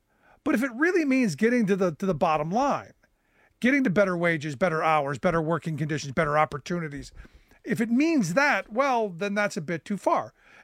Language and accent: English; Cleveland, Ohio, United States; Growing up in Cleveland, you heard stories about, because Akron wasn't far away.